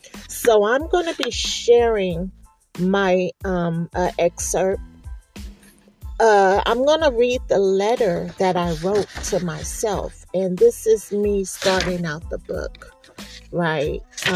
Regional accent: Oakland, California, United States; my story growing up in Oakland, East Oakland, California

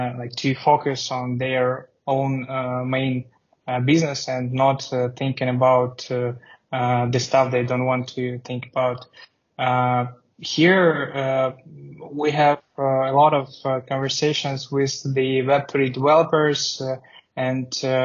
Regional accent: Russia; now in Georgia; I'm from Russia, and now I live in Georgia for like a few years, and I'm basically nomading and currently choosing a country to move to another one.

